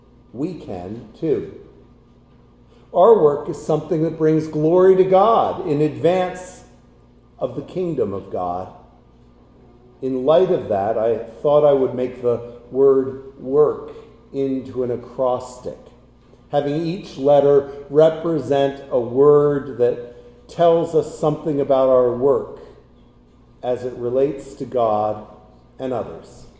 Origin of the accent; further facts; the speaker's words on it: New Jersey, United States; When I was growing up in New Jersey, school always started the Wednesday after Labor Day.